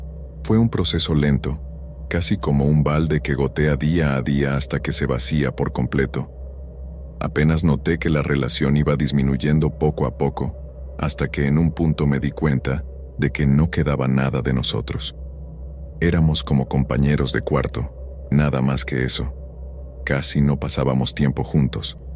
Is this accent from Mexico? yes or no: no; Pittsburgh, Pennsylvania, United States; now in Miami, United States; Soy de Pittsburgh, Pensilvania. Pero hace 5 años conocí a una hermosa chica en un viaje de vacaciones que hice con unos amigos a Miami. Y quedé tan impresionado con ella que acabé mudándome a esa ciudad.